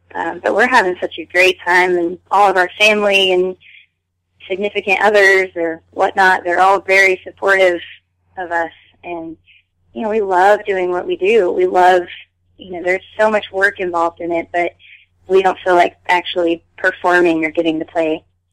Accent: Washington, United States; We were on our way to Wintergrass Bluegrass Festival in Bellevue, Washington, which is my home state.

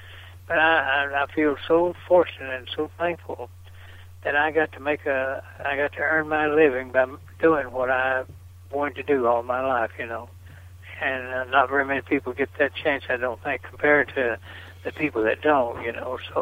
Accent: Hyde, Kentucky, United States; I teach school over in my hometown of Hyde, Kentucky

